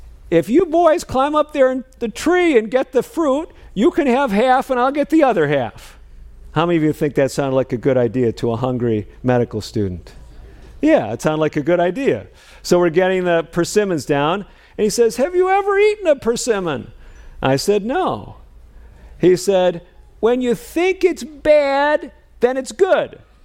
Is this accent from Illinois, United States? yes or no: yes; Chicago, Illinois, United States; moved away; I came from the Midwest, so I'm actually ministering not all that far from where I lived. I grew up in the Chicago area. And came out to Southern California.